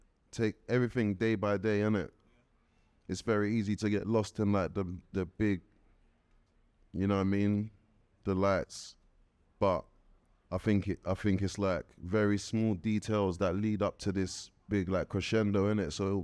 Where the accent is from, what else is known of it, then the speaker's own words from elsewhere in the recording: Nigeria; now in United Kingdom; I've always thought this being a Nigerian, living in the UK, I just feel like I'm in my house. It feels Nigerian, it smells Nigerian, you know what I mean?